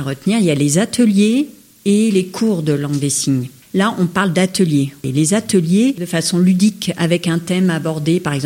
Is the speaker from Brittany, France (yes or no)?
no; Auvergne-Rhône-Alpes, France; now in Toulon, France; Moi-même, je suis originaire d'Auvergne. Et puis, quand je suis arrivée sur Gap